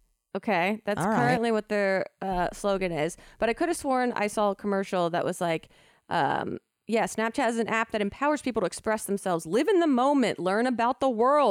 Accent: East Coast, United States; I mean, we grew up on the East Coast.

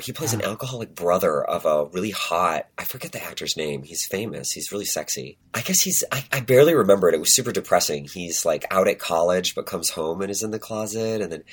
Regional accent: Wisconsin, United States; I grew up in Wisconsin in a little conservative suburb of Madison

